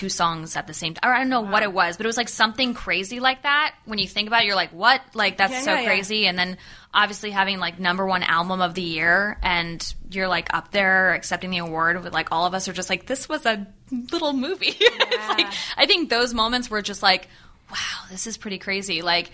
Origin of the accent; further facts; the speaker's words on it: New York, United States; And I'm from New York, and like, I've done